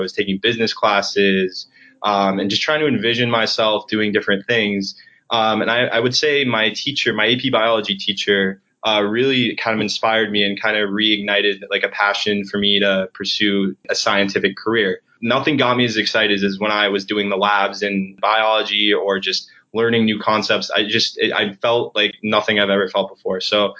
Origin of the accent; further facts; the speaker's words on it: Colorado, United States; So I grew up in Colorado. Then I went to Emory undergrad